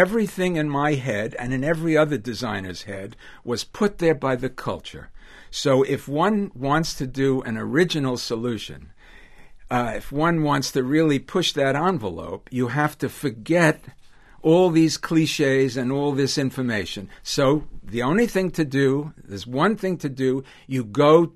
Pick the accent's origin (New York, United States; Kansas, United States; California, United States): New York, United States; I'm a New Yorker, and that's N-O-O-Y-A-W-K-A.